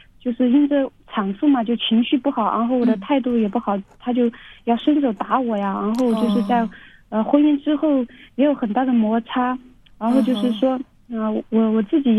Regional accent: Hubei, China; 就是说我们两个是两个省份的人，我是湖北人，他是陕西人。

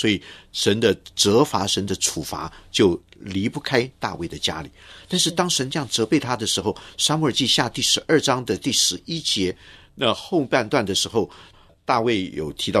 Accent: China; 但事实上我们中国人说天知地知，你知我知，让神在看。

